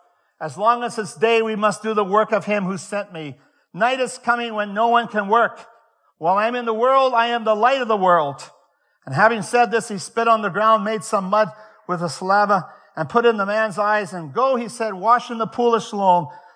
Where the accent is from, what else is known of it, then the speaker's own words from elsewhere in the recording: Netherlands; our children were born in Europe, and I speak some Dutch because I'm originally from Holland.